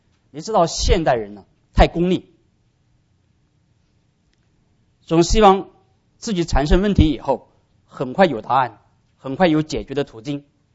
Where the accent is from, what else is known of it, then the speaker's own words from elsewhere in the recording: China; 你知道我们中国人很 nice， 跟人家祝寿的时候总是祝你万寿无疆